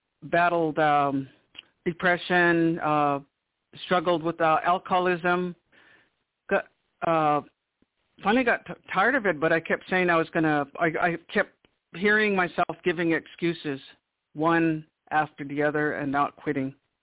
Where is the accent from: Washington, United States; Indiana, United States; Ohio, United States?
Washington, United States; I'm Yakima descent from the Yakima Nation Reservation. It's in Washington. I grew up all my life there. I was raised with nine siblings to my mom and my adopted dad.